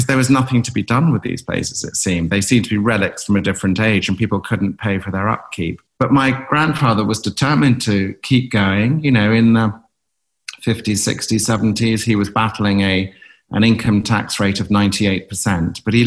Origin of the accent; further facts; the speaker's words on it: East of England, United Kingdom; We grew up in North Norfolk, 100 miles to the east